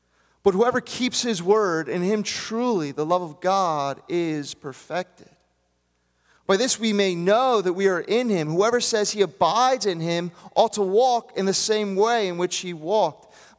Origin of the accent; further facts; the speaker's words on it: New Jersey, United States; I'm originally from South Jersey, and like that's as good as it gets.